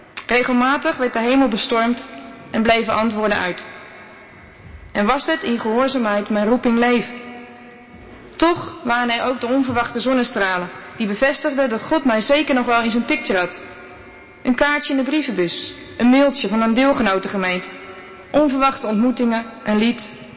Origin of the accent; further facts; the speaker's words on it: Netherlands; now in Aix-en-Provence, France; Aix, waar ik nu 1,5 jaar woon. Maar ik geniet van die nieuwe, waardevolle Frankrijk-wijde contact. Als Nederlander heb ik opnieuw een cultuurshock ondergaan.